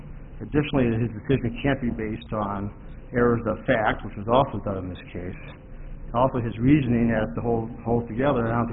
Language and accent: English; Milwaukee, Wisconsin, United States; I'm from Milwaukee, Wisconsin.